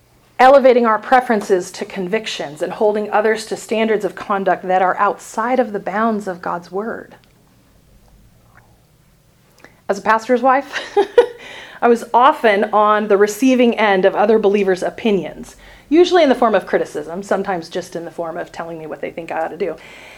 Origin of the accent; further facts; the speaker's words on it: Washington, United States; I grew up near Seattle.